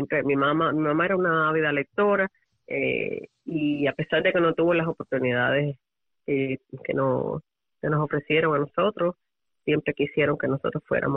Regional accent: Havana, Cuba; born there; nací, como bien dijiste, en el barrio de Pilar, cerca del estadio de pelota, a donde íbamos muchas veces con mi papá.

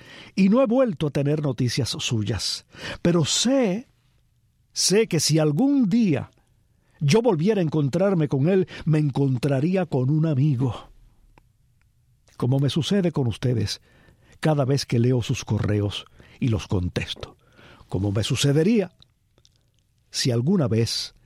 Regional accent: Cuba; Hermosa canción que los cubanos podemos sentir de manera muy especial.

